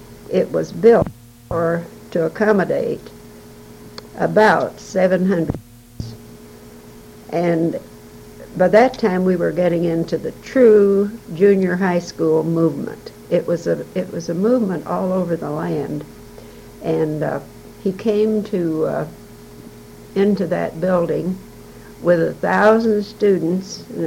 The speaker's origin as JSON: {"language": "English", "region": "Indiana", "country": "United States", "tie": "born there", "lives_now": "Decatur, United States", "said": "No, we were both natives of Indiana. I was born in Posey County, Indiana, which is known for its fine melons, and near the little town of Poseyville."}